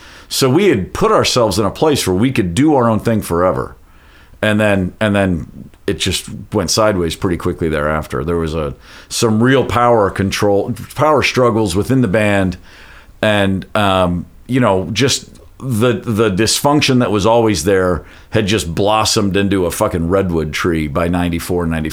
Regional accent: Hopkinsville, Kentucky, United States; We played my hometown, Hopkinsville, Kentucky.

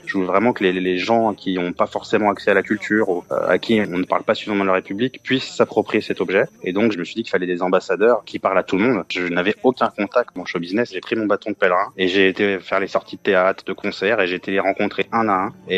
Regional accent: Montreuil, Île-de-France, France; Moi, j'ai grandi à Montreuil, dans des quartiers populaires, dans des cités, avec une maman infirmière qui m'a élevé seule.

